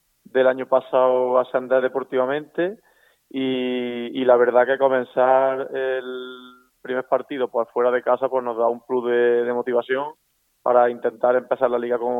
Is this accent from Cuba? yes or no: no; Córdoba, Andalusia, Spain; varios de los jugadores de nuestro equipo, de Écija, pues somos de Córdoba